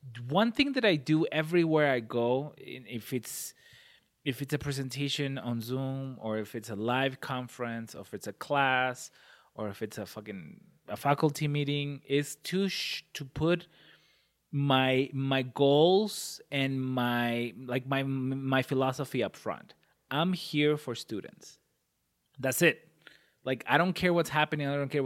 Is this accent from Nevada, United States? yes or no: yes; Las Vegas, Nevada, United States; I now live in Washington State, and when I tell people I grew up in Las Vegas, they often look at me like they can't believe that there are people who actually live there.